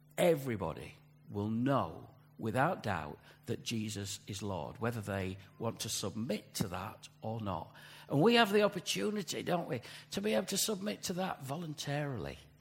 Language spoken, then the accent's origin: English; Yorkshire and the Humber, United Kingdom; I was brought up in Yorkshire.